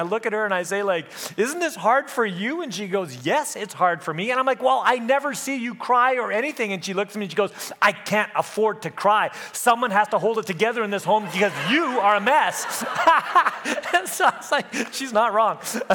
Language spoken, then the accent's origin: English; Elkhorn, Manitoba, Canada; I grew up in Manitoba, actually. I grew up in Elkhorn, Manitoba, which is a little community just kind of on the west side of the province.